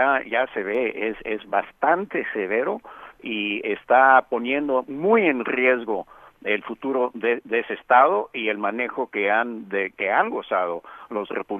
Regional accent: El Paso, Texas, United States; mi ciudad natal, El Paso, ha sido el foco

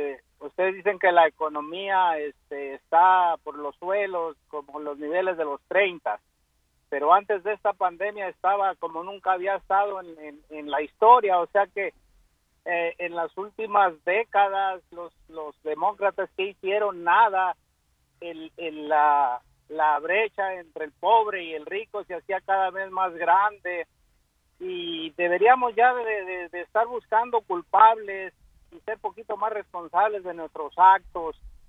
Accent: Mexico; Yo como mexicano

